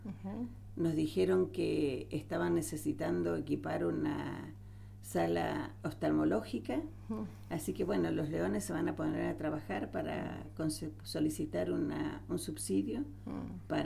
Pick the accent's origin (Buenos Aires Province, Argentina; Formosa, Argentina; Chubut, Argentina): Formosa, Argentina; Yo vengo de Formosa, claro. Del norte de Formosa